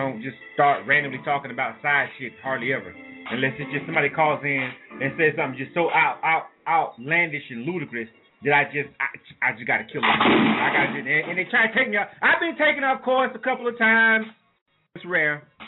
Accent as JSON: {"language": "English", "town": "Panama City", "region": "Florida", "country": "United States", "tie": "born or raised there", "said": "That's 7 to 9 in the Bay for all my Panama City, Florida folks, my hometown."}